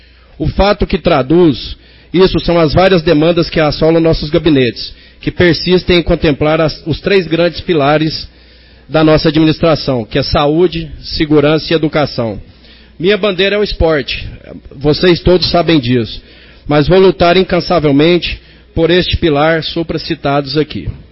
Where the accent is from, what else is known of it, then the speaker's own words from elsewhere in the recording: Anápolis, Goiás, Brazil; born there; Eu que sou nascido aqui em Anápolis, nasci ali na Vila João Luiz de Oliveira, hoje resido no Jundiaí